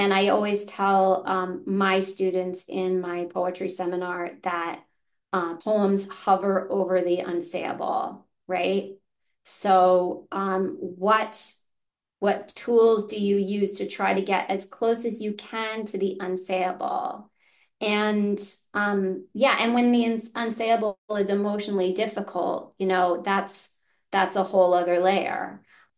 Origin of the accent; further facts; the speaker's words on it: Massachusetts, United States; I grew up outside Boston, so I grew up in the northeastern United States, but my parents' families are located in the South